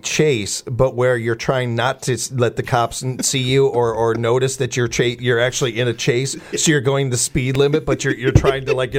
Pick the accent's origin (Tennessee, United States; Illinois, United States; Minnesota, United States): Illinois, United States; 42 takes us to my home state of Illinois